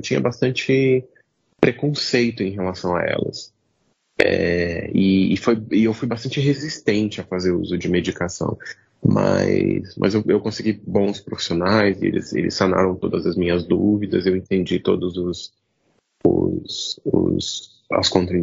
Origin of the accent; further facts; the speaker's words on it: Brazil; now in Europe; eu cresci no Brasil, né? Agora moro aqui na Europa